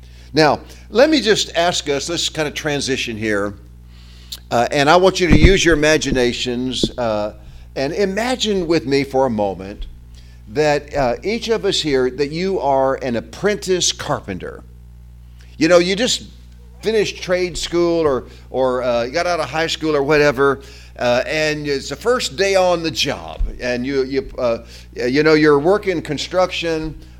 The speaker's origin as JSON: {"language": "English", "region": "Southern United States", "country": "United States", "accent": "Southern", "said": "we were from the South. You can hear my accent. And so we assumed that if God was calling us back to the States, that meant going back home to the Bible Belt."}